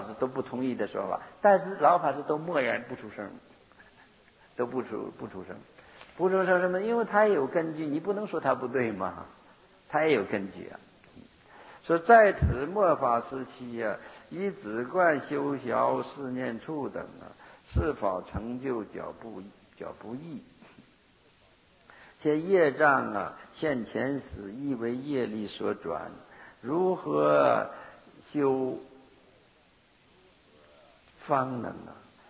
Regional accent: Northeast China, China; 我是东北人哈、啊， 有一句土话，一条道跑到黑。

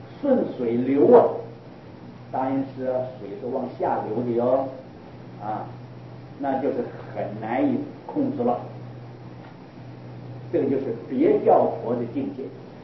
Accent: China; 我们中国人就是欠团结，

